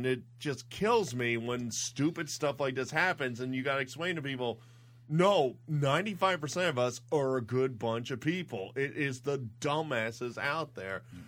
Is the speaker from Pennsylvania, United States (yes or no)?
yes; Philadelphia, Pennsylvania, United States; I'm from Philadelphia. I'm used to this